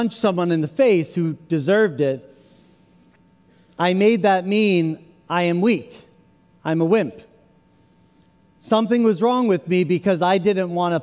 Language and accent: English; City Island, New York, United States; I grew up in the Bronx on a small island called City Island.